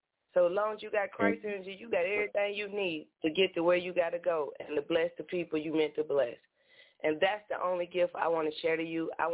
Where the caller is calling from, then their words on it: Nashville, Tennessee, United States; And I'm calling from Nashville.